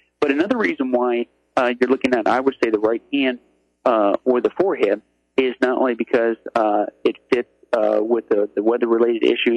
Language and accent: English; Midwest, United States; like I grew up in the Midwest and always had all of these home remedies